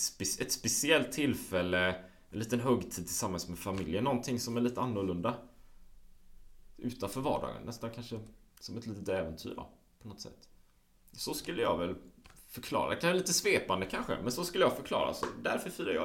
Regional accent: Sweden; vi hade ju inga högtider hemma i Sverige liksom, inte på det sättet.

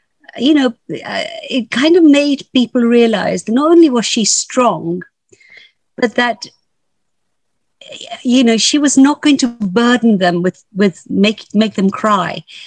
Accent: London, United Kingdom; So they'll say, where do you come from? I'd say, you know, West London. No, where do you really come from? I said, yeah, West London.

